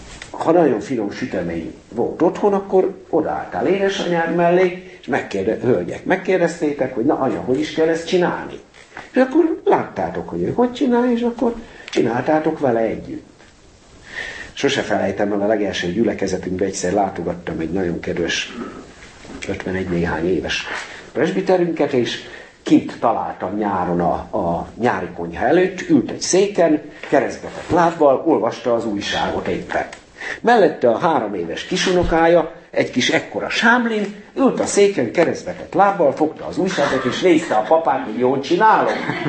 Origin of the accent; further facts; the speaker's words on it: Kölcse, Szabolcs-Szatmár-Bereg, Hungary; Kölcsében, ahol én születtem és felnőttem